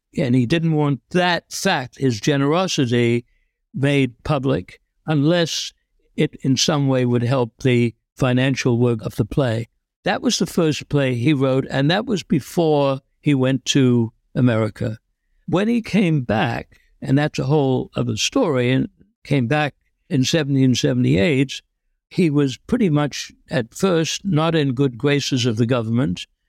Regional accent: England, United Kingdom; I grew up in England

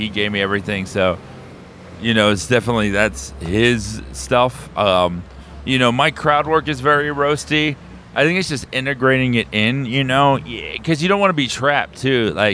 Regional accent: New York, United States; No, I'm a New Yorker.

